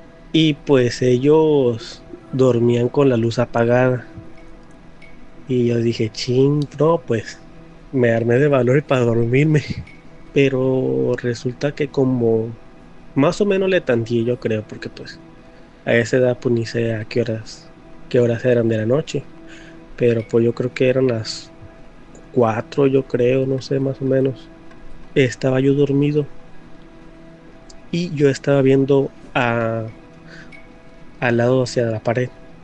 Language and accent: Spanish; Ciudad Guzmán, Jalisco, Mexico; now in Oregon, United States; acá desde Oregon, acá en USA. Les quiero relatar algo que me sucedió. Mi infancia la viví allá en Ciudad Guzmán, Jalisco.